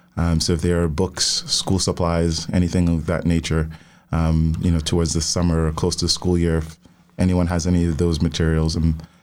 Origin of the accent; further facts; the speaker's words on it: Portland Parish, Jamaica; I was born and raised in Portland, Jamaica. I lived in a district called Islington.